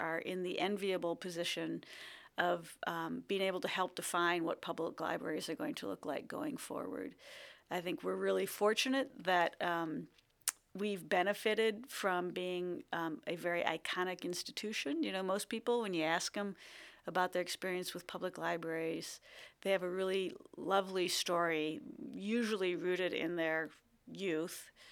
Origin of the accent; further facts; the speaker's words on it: Portland, Oregon, United States; born there; I was born in Portland, and that's important to me because I find myself exceptionally privileged to be leading the library system that serves the community into which I was born.